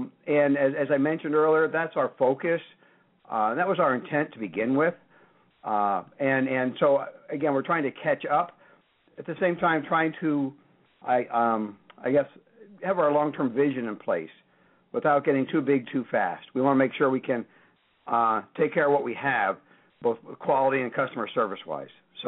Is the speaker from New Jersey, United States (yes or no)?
yes; New Jersey, United States; also born or lived in Florida / New York; I'm actually grew up on a dairy farm up in New Jersey, but most of my family has now migrated over to Pennsylvania as well.